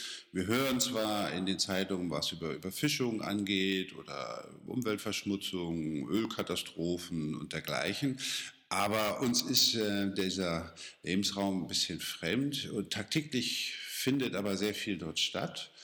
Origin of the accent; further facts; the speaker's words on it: Cuxhaven, Lower Saxony, Germany; Ich bin erstmal jemand von der Küste, ich komme aus Cuxhaven und ich erinnere mich, dass ich so mit 10, 12 Jahren irgendwie dort an der Elbmündung stand